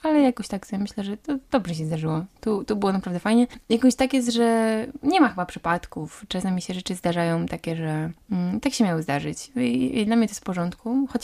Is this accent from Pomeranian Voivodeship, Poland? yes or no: yes; Potęgowo, Pomeranian Voivodeship, Poland; Ja w ogóle pochodzę z takiej miejscowości małej, już to kiedyś chyba opowiadałam słuchaczom.